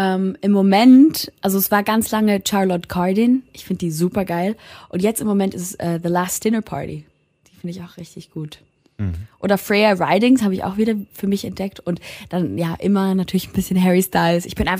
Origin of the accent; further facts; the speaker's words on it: St. Gallen, Switzerland; accent: Swiss German; Wir haben verschiedene Akzente, ja.